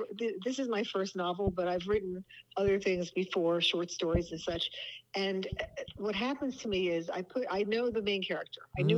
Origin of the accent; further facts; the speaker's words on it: New Jersey, United States; moved away; Oh, I'm a Jersey girl, no matter what. Yeah. I moved out, but not willingly.